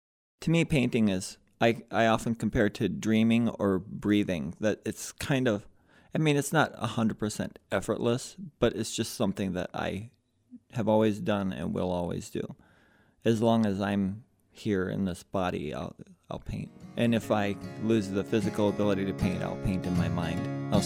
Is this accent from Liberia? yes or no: yes; Liberia; also born or lived in Detroit, United States; was born in Detroit, so, I mean, you're never far from the Great Lakes in Michigan. I grew up in Liberia, right on the ocean, and then ended up here.